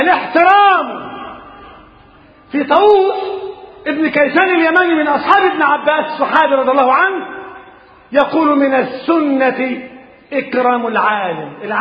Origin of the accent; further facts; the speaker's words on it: Egypt; أن ترفع البلاء والمحن عن بلدنا مصر